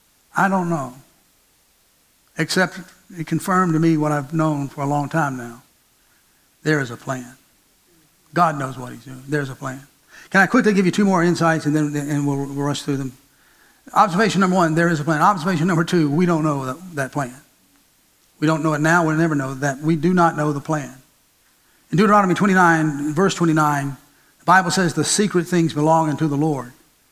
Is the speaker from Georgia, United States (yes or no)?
yes; Georgia, United States; also born or lived in Atlanta; I was born in Crawford Long Hospital in Atlanta, Georgia. I was born in downtown Atlanta. I lived most of my life in the rural northeast Georgia mountain areas and around chicken houses and cattle farms.